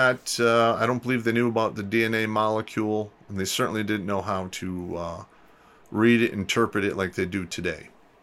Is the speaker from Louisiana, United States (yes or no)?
no; Oak Park, Michigan, United States; I grew up in Oak Park, Michigan